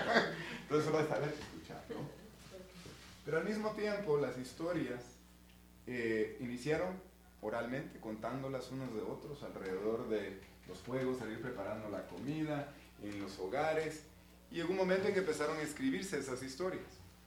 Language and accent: Spanish; Guatemala; now in Postville, United States; Soy originario de Guatemala. Así es que voy a poner mi punto acá. Nací en Guatemala y ahorita estoy viviendo en el noreste de Iowa, como por aquí perdido en medio del país.